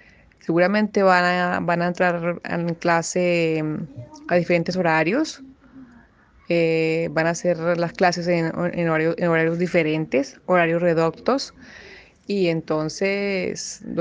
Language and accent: Spanish; Colombia; Saludos para Colombia, siempre mi tierra querida.